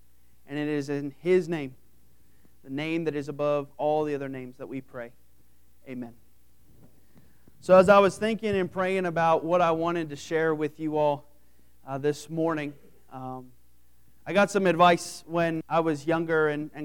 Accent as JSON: {"language": "English", "region": "Pennsylvania", "country": "United States", "also_born_or_lived": "West Virginia", "lives_now": "Ohio, United States", "said": "And so I am actually from Pennsylvania, and I'll just get this out there right now."}